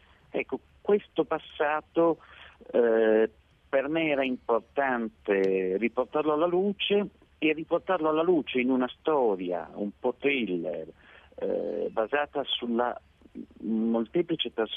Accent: Turin, Piedmont, Italy; Nel mio caso, essendo torinese, è accaduto anche fisicamente accanto a me, a un chilometro da dove abitavo io.

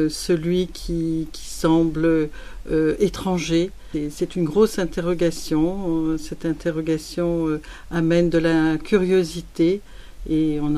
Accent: Morocco; born there; Moi, je suis née au Maroc et ma famille a été en Algérie, au Maroc et en Tunisie, pour l'Algérie, pendant 150 ans.

